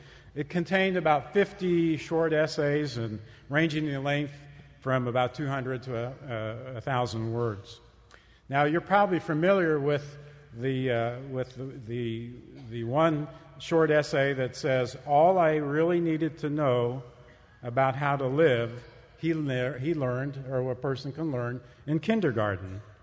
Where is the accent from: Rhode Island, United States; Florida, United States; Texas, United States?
Texas, United States; also born or lived in California; I actually grew up in Texas. I am a Texan, but from a personal perspective, I feel I have some ties to California